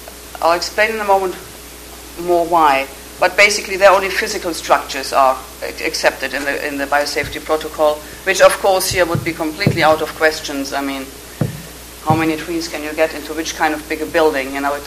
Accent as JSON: {"language": "English", "country": "Germany", "lives_now": "United Kingdom", "said": "I'm originally from Germany. Now I live in the UK."}